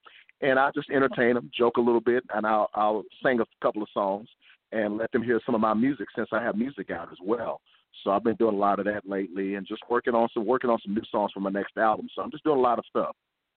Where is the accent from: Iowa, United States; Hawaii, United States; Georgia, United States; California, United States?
Hawaii, United States; Honolulu; also born or lived in Mobile, Alabama; I'm from Honolulu, Hawaii, by way of Mobile, Alabama.